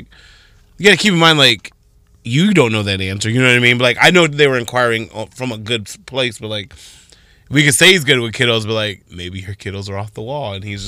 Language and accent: English; Toledo, Ohio, United States; I'm from Toledo, Ohio. So that wasn't my interest.